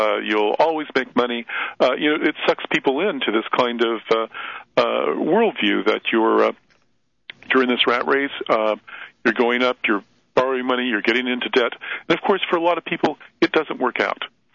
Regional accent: Iowa, United States; now in San Francisco, United States; I live in San Francisco. I come from Iowa, so a very different place, right? I grew up in rural Iowa.

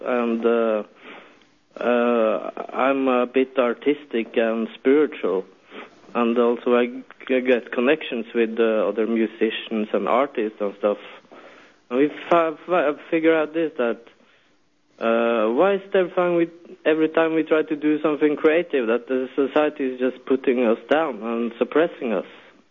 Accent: Norway; I'm from Norway. I'm born and raised in Norway all my life.

